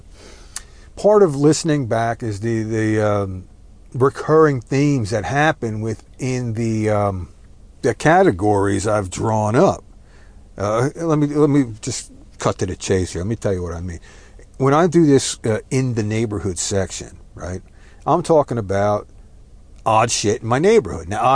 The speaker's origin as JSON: {"language": "English", "region": "New Jersey", "country": "United States", "tie": "born or raised there", "lives_now": "Texas, United States", "said": "Fair warning, I am Texan by choice. But I was raised in New Jersey, so take cover, there will be F-bombs."}